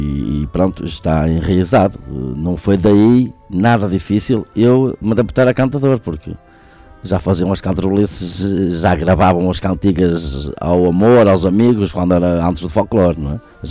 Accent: Vila Verde, Braga, Portugal; eu sou natural de Vila Verde, comecei no rancho infantil de Vila Verde, tinha só 5 ou 6 anos

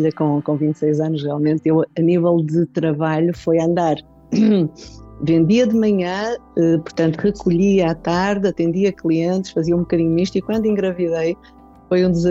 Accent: Vizela, Braga, Portugal; eu sou de Vizela, portanto nesta zona, Vizela, Guimarães, Felgueiras, o forte é calçado e têxtil

